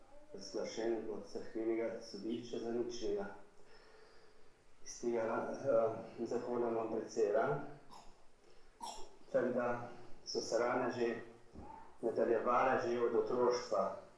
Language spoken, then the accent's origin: Slovenian; White Carniola, Slovenia; iz Bele krajine.